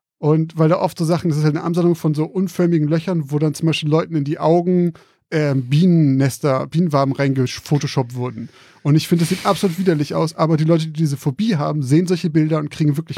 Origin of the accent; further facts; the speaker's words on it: Bremen, Germany; Wir kommen ja auch aus Bremen.